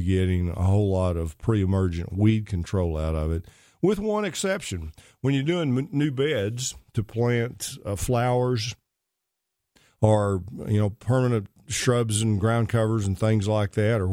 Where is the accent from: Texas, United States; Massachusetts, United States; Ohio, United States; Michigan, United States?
Texas, United States; Pittsburgh; my old stomping grounds, Mount Pleasant, about 10 miles away from where I grew up in Pittsburgh, Texas.